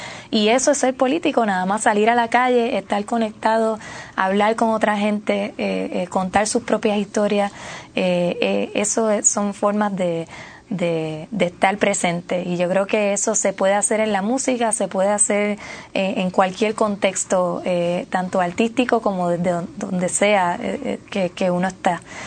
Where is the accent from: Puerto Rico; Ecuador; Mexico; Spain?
Puerto Rico; Yo creo que al final todos somos puertorriqueños y puertorriqueñas que buscamos sentirnos bien en nuestro país.